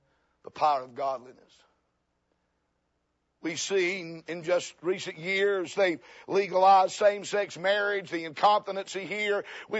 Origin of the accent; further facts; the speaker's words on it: South Carolina, United States; now in Kentucky, United States; I'm originally from South Carolina. I've been in Kentucky for 30 years.